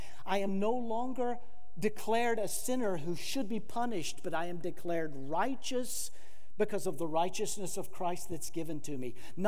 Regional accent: Carrollton, Texas, United States; We grew up in Carrollton, so we were very close to where we were coming back home.

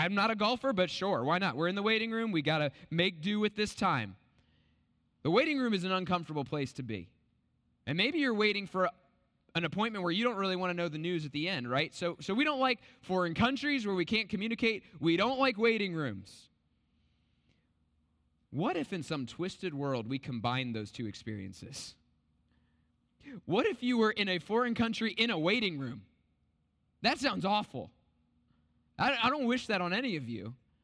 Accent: United States; one of my things is that as an American, I don't want to further the awful stereotypes about American tourists in other places.

